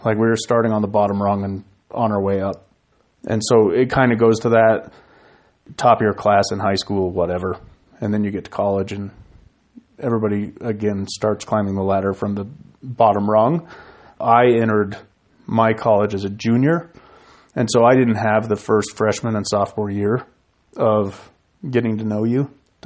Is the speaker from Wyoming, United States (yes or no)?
yes; Wyoming, United States; I think by growing up in Wyoming, you have this ability to succeed and talk to a lot of people.